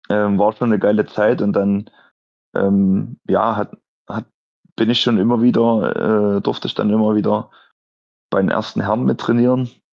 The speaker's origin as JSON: {"language": "German", "town": "Ulstadt", "region": "Saxony", "country": "Germany", "said": "Habe es mit 4 in Ulstadt, wo ich herkomme, quasi angefangen"}